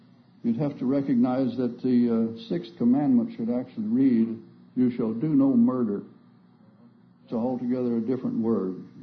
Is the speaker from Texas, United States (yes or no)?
yes; Texas, United States; Well, I came from Andrews County, Texas, and they've got oil coming out of their ears down there.